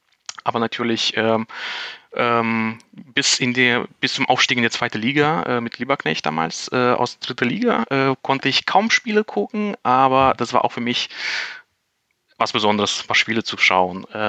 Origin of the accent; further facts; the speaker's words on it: Moldova; German is a second language; ich komme aus Republik Moldawien. Das ist so ein kleines Land zwischen Rumänien und Ukraine.